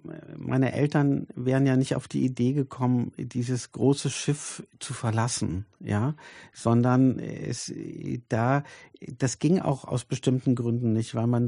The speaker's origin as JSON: {"language": "German", "region": "East Germany", "country": "Germany", "tie": "born or raised there", "said": "ich bin ja aufgewachsen in der Krisenzeit der DDR, also in den 80er Jahren oder in der Niedergangsphase."}